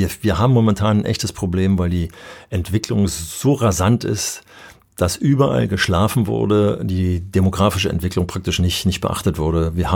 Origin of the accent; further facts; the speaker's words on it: Berlin, Germany; in der Zeit wurde bei uns in Berlin zum Beispiel das Schulverfassungsgesetz diskutiert mit ganz viel Mitwirkung.